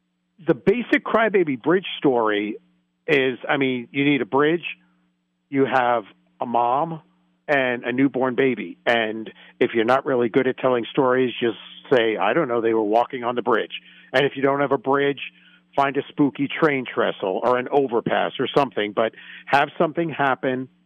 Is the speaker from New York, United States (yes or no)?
yes; New York, United States; but I grew up in New York where there was one. And then when I moved to Georgia